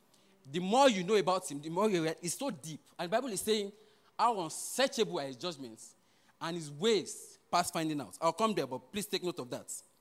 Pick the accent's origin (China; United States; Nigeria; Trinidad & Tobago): Nigeria; You know, I grew up in Nigeria.